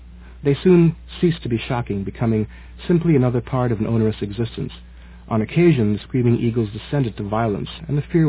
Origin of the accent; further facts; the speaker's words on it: Toronto, Ontario, Canada; growing up in the Toronto of the 1970s, which many of you may not be aware was not the multicultural haven that it is today. It was actually quite difficult being someone of a different color, different culture growing up here in the 70s.